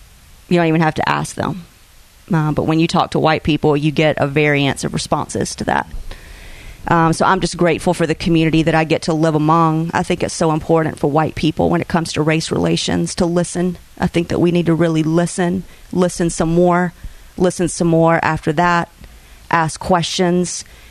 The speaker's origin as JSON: {"language": "English", "region": "Mississippi", "country": "United States", "tie": "born or raised there", "said": "I did not grow up in a diverse city. I did not grow up in a diverse neighborhood."}